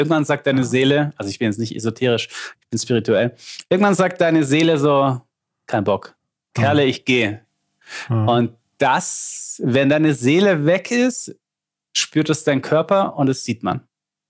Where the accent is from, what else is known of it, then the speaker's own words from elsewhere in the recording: Lindau, Bavaria, Germany; accent: Swabian; Ich schwätze nur Schwäbisch, ich bin ja Bayer, aber wir schwätzen auch, weil aus Lindau.